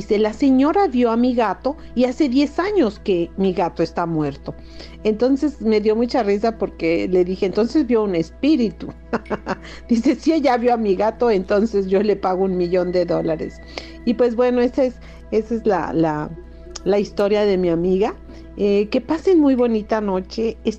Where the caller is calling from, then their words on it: Canada; de Canadá.